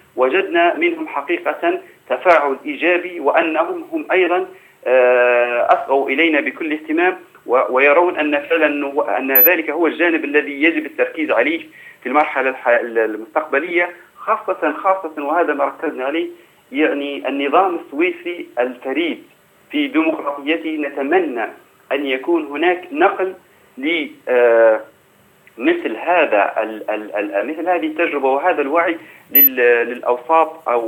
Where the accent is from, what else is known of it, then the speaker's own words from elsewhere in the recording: Libya; ما نتمناه نحن كليبيين وكحقوقيين من سويسرا